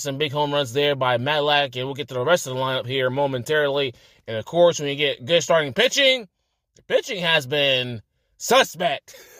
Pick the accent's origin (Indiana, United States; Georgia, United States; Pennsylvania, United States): Georgia, United States; How about this from Carrollton, Georgia? Shout out to my home state.